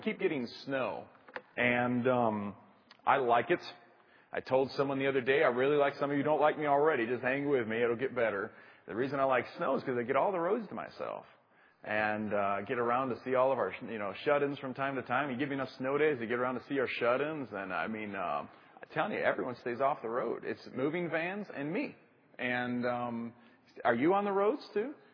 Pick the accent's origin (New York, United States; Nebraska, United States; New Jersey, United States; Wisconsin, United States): Wisconsin, United States; But my silly self, I'm from Wisconsin.